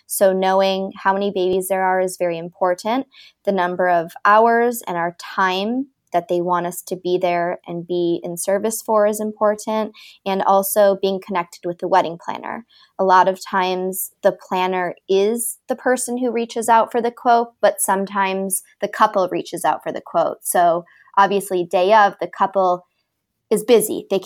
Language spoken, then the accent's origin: English; Michigan, United States; So I grew up in Michigan. So it was kind of just an easy place to start it.